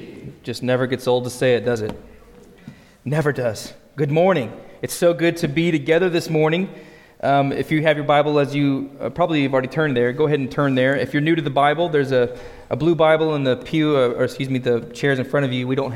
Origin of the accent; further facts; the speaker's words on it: Arkansas, United States; as we're new Kansans here, we're not Arkansans, we just lost two letters. That's all. We're from Arkansas. It's not your Kansas, it's our Kansas.